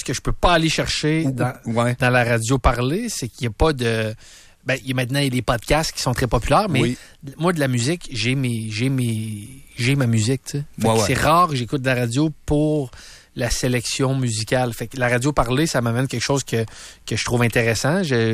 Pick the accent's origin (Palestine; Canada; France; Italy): Canada; Charlesbourg, Quebec; Oui, moi je viens de Charlebourg.